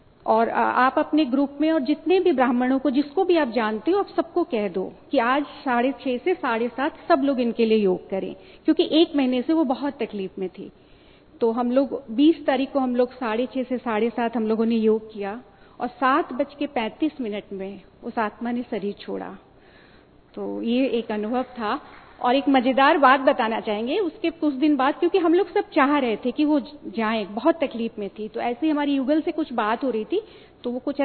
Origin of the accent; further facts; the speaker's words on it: Prayagraj, Uttar Pradesh, India; मैं इलाहाबाद प्रयागराज से हूँ